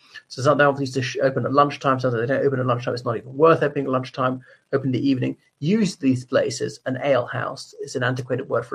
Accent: Ireland; from Ireland.

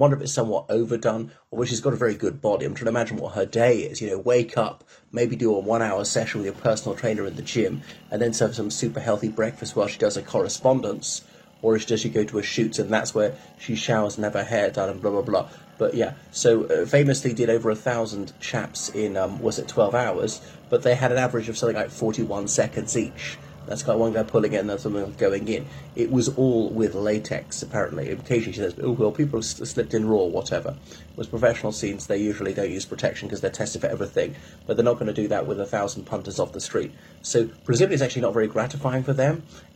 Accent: Ireland; from Ireland and this is about Bonnie Blue.

